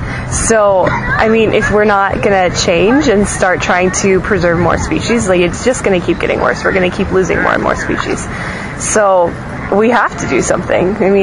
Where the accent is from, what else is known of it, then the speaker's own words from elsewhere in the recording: California, United States; I grew up in the Bay Area near San Francisco.